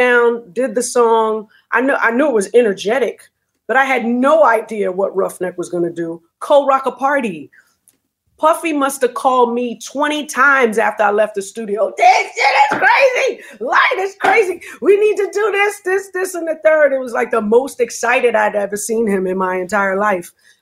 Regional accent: Brooklyn, New York, United States; You know, I grew up in Brooklyn. Everybody on my block was from the Caribbean. It was only two American families on my block, and I was one of them.

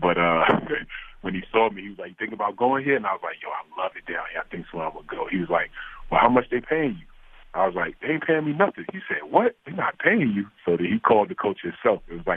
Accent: Orange, New Jersey, United States; also born or lived in Roselle; So, you know, I grew up in Orange, New Jersey, and then I moved to Roselle, and I had that growth spurt.

